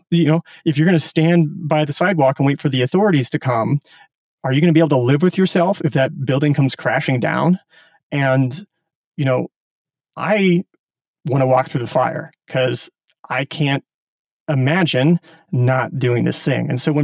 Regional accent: Omaha, Nebraska, United States; I grew up in Omaha, Nebraska. So kind of a suburban upbringing, actually at the end of a 1/8 mile long dead end street on top of a hill.

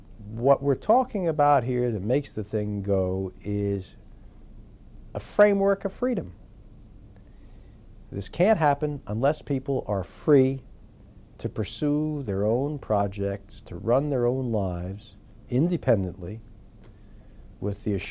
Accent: Newark, New Jersey, United States; I was born in Newark, New Jersey, which is the big city. It was a lower middle class working area that I lived in until the age of 9, and then we moved to a suburb near Newark.

